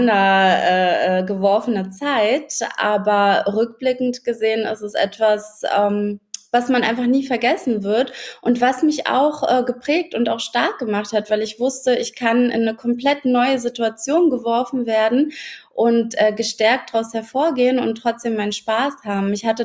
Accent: Berlin, Germany; Bin ja auch eine Berlinerin eigentlich.

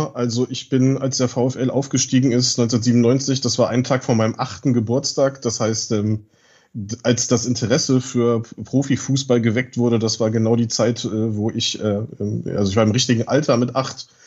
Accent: Wolfsburg, Lower Saxony, Germany; moved away as an adult; Genau, ich bin in Wolfsburg geboren und aufgewachsen, habe meine Schulzeit in Wolfsburg verbracht und nach dem Abitur 2008 hat es mich dann aus Wolfsburg weggezogen, des Studiums wegen. Aber ich bin in meinen Studienorten immer in Reichweite von Wolfsburg geblieben

